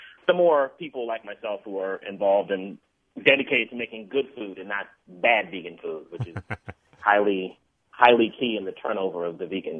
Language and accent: English; Tacoma, Washington, United States; I grew up in Tacoma, Washington, Pacific Northwest.